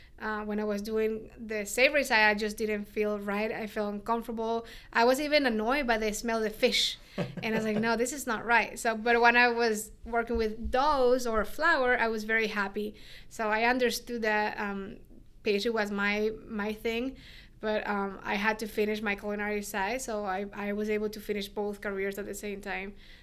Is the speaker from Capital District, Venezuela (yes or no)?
yes; Caracas, Capital District, Venezuela; So I am born and raised in Caracas, Venezuela.